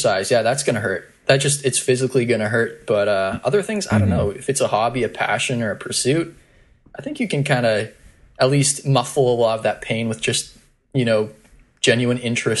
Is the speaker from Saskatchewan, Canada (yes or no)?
yes; Regina, Saskatchewan, Canada; I am from Canada, I would say. specifically, I guess Regina, Saskatchewan.